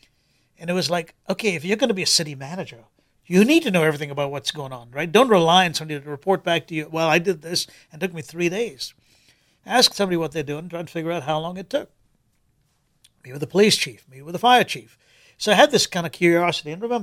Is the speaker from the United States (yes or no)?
no; Kuwait; growing up in Kuwait, there's plenty of money.